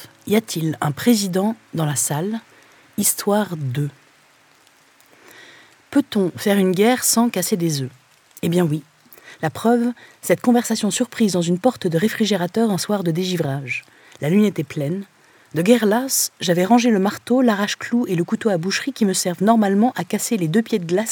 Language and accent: French; Jonquière, Quebec, Canada; je viens de Jonquière et que, pour les gens du royaume du Saguenay, tout le reste du Québec est la banlieue.